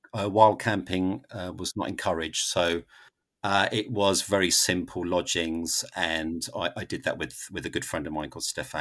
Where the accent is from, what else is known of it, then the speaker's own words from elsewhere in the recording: London, United Kingdom; As a Londoner, I'm used to queuing.